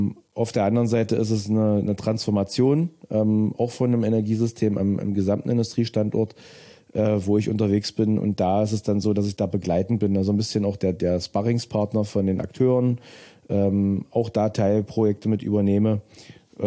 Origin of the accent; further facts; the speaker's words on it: Saxony-Anhalt, Germany; Wir kommen aus Sachsen-Anhalt.